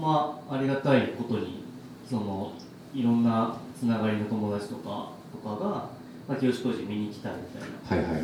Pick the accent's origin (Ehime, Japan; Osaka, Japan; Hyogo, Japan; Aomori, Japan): Hyogo, Japan; Takarazuka; まあ、僕もともとこの宝塚で、